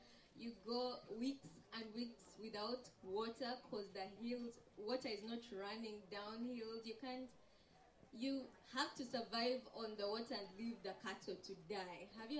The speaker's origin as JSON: {"language": "English", "region": "Eastern Africa", "country": "Uganda", "said": "Hello, everybody. I'm from Uganda, East Africa."}